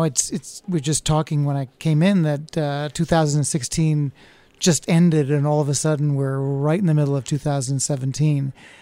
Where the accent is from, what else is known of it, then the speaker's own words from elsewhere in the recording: New York City, New York, United States; moved away as an adult; now in Carbondale, United States; I am a New Yorker still. I've lived in Carbondale now for full time since 1993. But I was born in Manhattan in New York City and lived there all my life